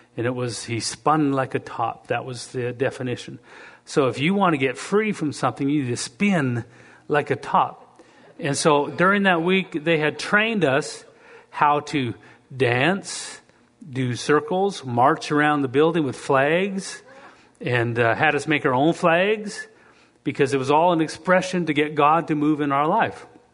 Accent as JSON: {"language": "English", "country": "Canada", "said": "maybe I'm Canadian, but not all Canadians are like me."}